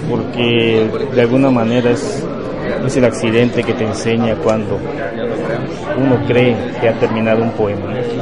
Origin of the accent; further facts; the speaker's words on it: Chetumal, Quintana Roo, Mexico; Soy de Chetumal, Quintana Roo.